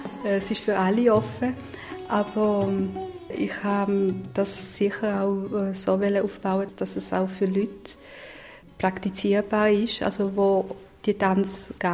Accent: Basel, Basel-Stadt, Switzerland; also born or lived in Southern Italy; In meinem Leben bin ich mit 4 verschiedenen Kulturen konfrontiert worden. Also ich bin in Süditalien geboren, in Basel aufgewachsen.

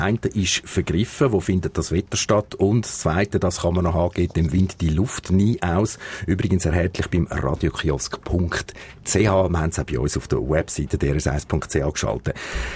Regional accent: Switzerland; Zum Beispiel habe ich etwas gefunden, 1480 da bei uns in der Schweiz.

